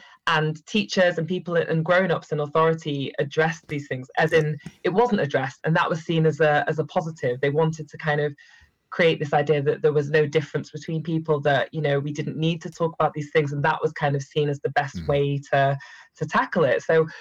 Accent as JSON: {"language": "English", "town": "Manchester", "region": "North West England", "country": "United Kingdom", "lives_now": "London, United Kingdom", "said": "she's always fuming about my London twangs in my accent. But I still very much see myself as a hardcore Mancunian. I've been in London nearly a decade now"}